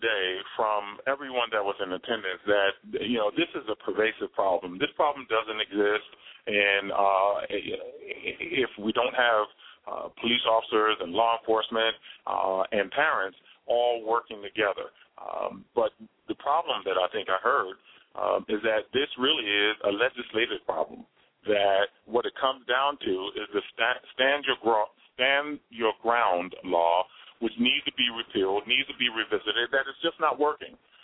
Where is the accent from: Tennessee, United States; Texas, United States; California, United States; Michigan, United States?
Michigan, United States; Detroit; from Detroit, Michigan.